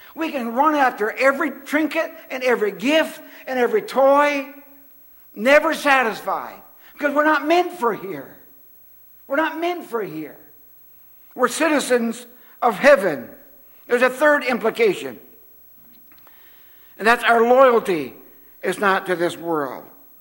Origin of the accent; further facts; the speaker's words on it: Tillsonburg, Ontario, Canada; moved away as an adult; But when I grew up in Tillsonburg, I had some friends, and I was 18 or 19, and they said, let's go west, young man, go west.